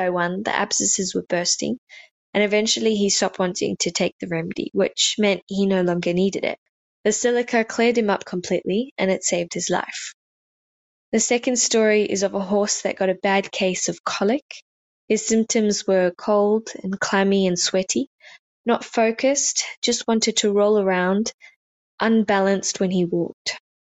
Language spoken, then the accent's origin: English; Western Australia, Australia; and I'm from Western Australia.